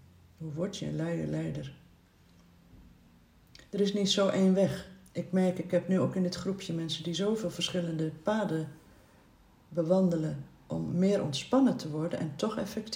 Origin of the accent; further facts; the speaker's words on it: Zeeland, Netherlands; Ik kom uit Zeeuws-Vlaanderen, dat is helemaal niet mijn eerste natuur.